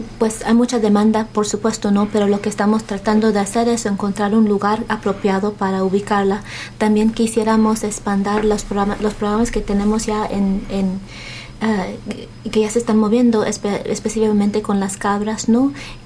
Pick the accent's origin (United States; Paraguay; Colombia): United States; born there; Yo nací en Estados Unidos, pero mi familia es mexicana.